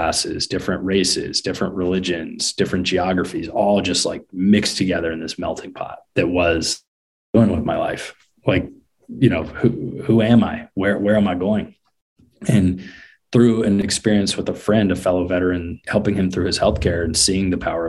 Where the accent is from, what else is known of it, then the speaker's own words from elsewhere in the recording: East Coast, United States; so I grew up on the East Coast and wanted to be in the military for some time when I was little.